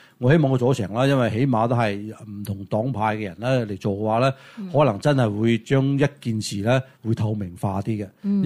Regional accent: United States; 咁你無證移民你本身就唔應該用我哋美國人嘅資源嚟㗎嘛

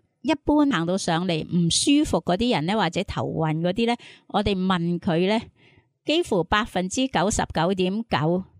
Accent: China; 尤其是我们中国人有储蓄这个习惯

